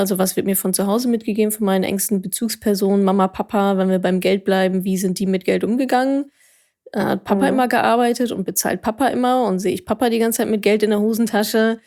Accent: Dortmund, North Rhine-Westphalia, Germany; Ich bin ja, Dortmunder Mädchen, also immer schön BVB.

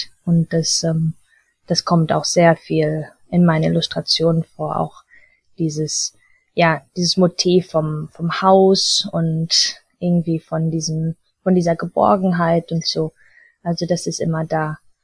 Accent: Balearic Islands, Spain; moved away as an adult; now in Ireland; und dann in der Schule haben wir Spanisch und Mallorquin gesprochen, weil ich bin in Mallorca aufgewachsen. Dann zu Hause war nur Deutsch. Und jetzt, als ich dann 18 war, bin ich dann nach Irland gezogen

